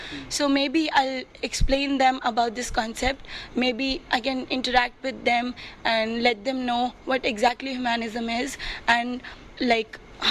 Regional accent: India; in like I'm from India, so whatever is there in India probably it's not there in different countries.

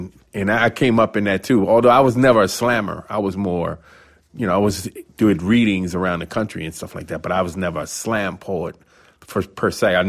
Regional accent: Washington, District of Columbia, United States; I grew up in Washington, D.C., northeast uptown, black neighborhood.

